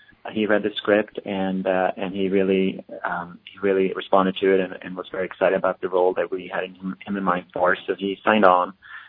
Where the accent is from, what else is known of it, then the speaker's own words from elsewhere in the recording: Sweden; English is a second language; I'm from Sweden originally, but it was the first time I went back to Sweden and made a film.